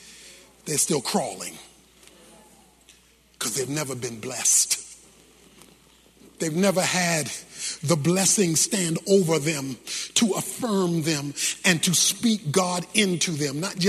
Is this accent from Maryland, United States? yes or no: yes; Baltimore, Maryland, United States; When I was growing up in Baltimore, we went duck pin bowling.